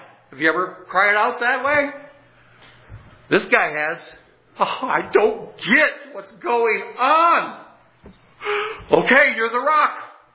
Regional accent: LaGrange, United States; Years ago, when growing up in LaGrange, I wasn't much of a basketball player.

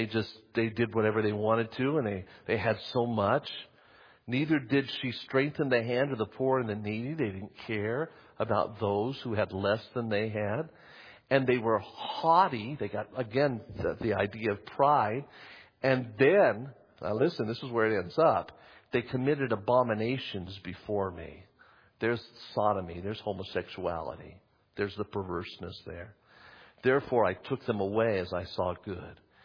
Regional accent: Lebanon; I'm Lebanese. I don't shoot people.

